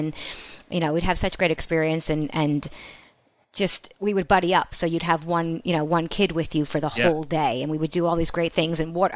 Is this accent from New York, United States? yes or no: no; Garwood, New Jersey, United States; I grew up in Garwood, New Jersey originally, which is a really small blue collar town.